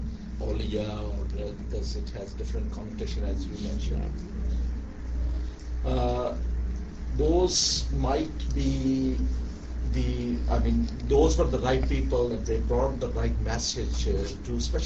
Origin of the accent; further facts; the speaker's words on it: Pakistan; I'm basically from Pakistan.